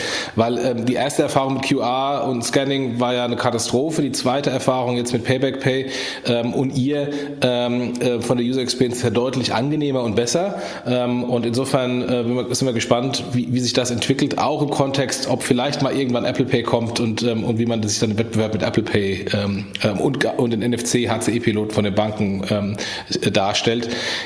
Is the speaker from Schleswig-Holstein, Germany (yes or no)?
no; Frankfurt, Hesse, Germany; Ja, da hake ich hier als Frankfurter.